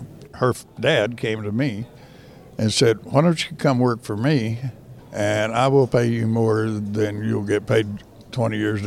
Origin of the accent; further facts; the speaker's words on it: Texas, United States; I was born and raised in Central Texas. We had cow-calf operation and sheep.